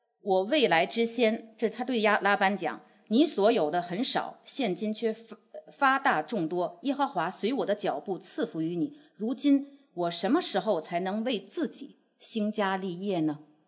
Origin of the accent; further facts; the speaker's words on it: China; 这是我们大陆人用的话语